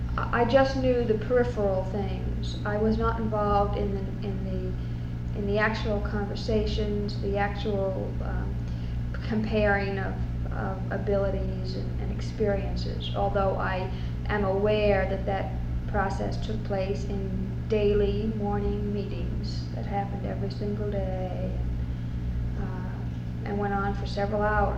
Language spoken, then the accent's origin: English; Great Neck, New York, United States; I thought he meant locally in Great Neck, in my hometown, which I had done for several other candidates.